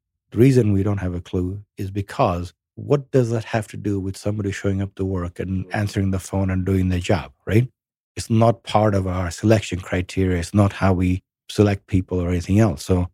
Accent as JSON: {"language": "English", "region": "England", "country": "United Kingdom", "tie": "born or raised there", "said": "So, you know, growing up in England"}